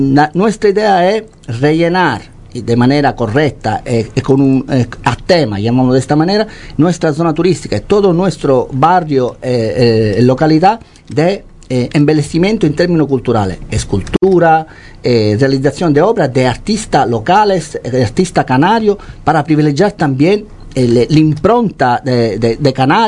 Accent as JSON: {"language": "Spanish", "country": "Italy", "second_language": "Spanish", "moved": "yes", "lives_now": "Fuerteventura, Spain", "said": "Yo soy extranjero, también, pero me siento un majorero adquirido, vivo en Fuerteventura desde hace 13 años, que quiere denigrarme, dice tú eres italiano"}